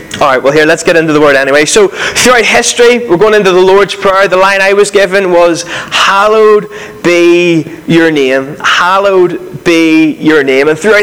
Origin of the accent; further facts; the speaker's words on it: Northern Ireland, United Kingdom; I am from Northern Ireland, if you haven't picked that up yet.